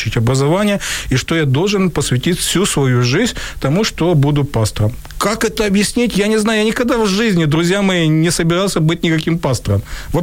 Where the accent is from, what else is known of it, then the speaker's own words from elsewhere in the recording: Pervomaisk, Mykolaiv Oblast, Ukraine; в моем родном городе Первомайске Николаевской области.